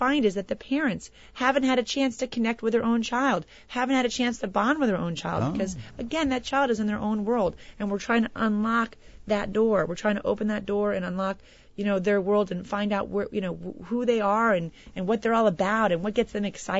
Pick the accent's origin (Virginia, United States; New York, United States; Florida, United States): Florida, United States; Davie; now in Pompano Beach, United States; I grew up in Davie, like I said before, and as I went to, they were announcing April as the Autism Awareness Month for the city of Pompano Beach, which is where I live.